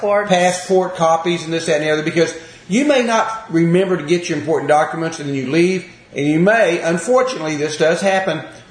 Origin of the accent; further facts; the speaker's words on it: Oklahoma, United States; Tornadoes, I grew up in Oklahoma, we had a lot of tornadoes